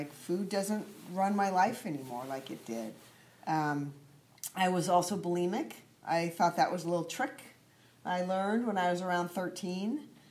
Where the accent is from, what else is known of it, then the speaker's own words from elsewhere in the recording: Oakland, California, United States; I'm ready, and I'm from Oakland.